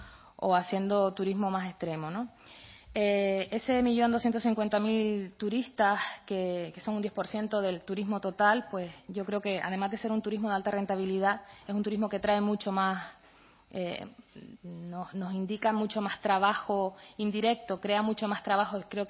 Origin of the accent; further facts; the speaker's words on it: Canary Islands, Spain; así como en Gran Canaria, que es de donde vengo